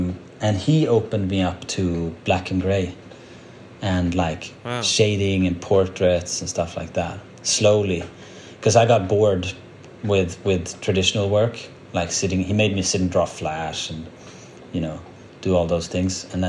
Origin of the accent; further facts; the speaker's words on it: Uddevalla, Västra Götaland, Sweden; English is a second language; I grew up 1 hour outside of Gothenburg in a town called Uddevalla.